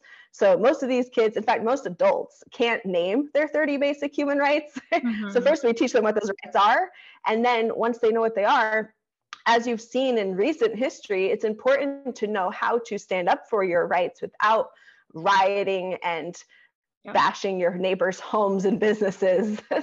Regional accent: Colorado, United States; I grew up in Colorado in the mountains. So like I said, definitely more country. This is more like going back to my roots than anything else.

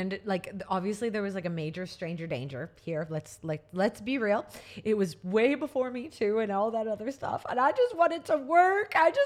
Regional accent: Canada; And so I know, as just being Canadian and having traveled around the world for wrestling, you speak the same language, but it is a very, very different place.

